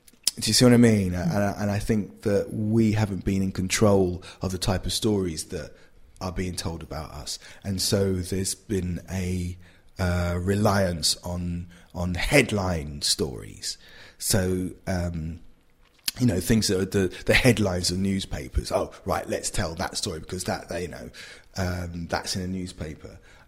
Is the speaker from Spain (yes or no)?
no; England, United Kingdom; born there; Listen, man, I was born here. Me as an English man. You know, that's the irony.